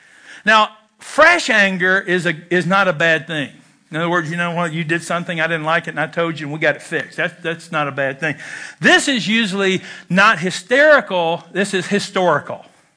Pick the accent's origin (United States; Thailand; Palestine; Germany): United States; Kentucky; I'm from Kentucky where we had nothing. We had to roll our own cigarettes.